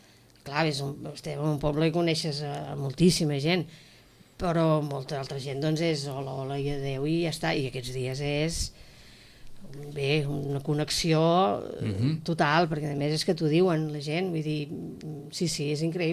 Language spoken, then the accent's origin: Catalan; Sitges, Catalonia, Spain; Sóc una dona de Sitges, això sí. Vull dir, sóc una dona de Sitges... que em sento molt de Sitges, que tota la vida he treballat fora de Sitges